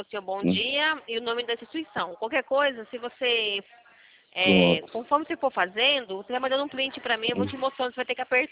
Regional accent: São Carlos, São Paulo, Brazil; Então, eu sou de São Carlos. Mas eu conheço a Assembleia, minha mãe, minha avó. Elas são da Assembleia. Eu sou de uma outra. Eu sou de uma igreja chamada Missão e Encorajamento.

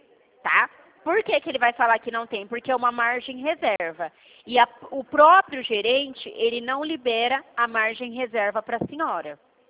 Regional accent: Presidente Prudente, São Paulo, Brazil; a gente é daqui de Presidente Prudente.

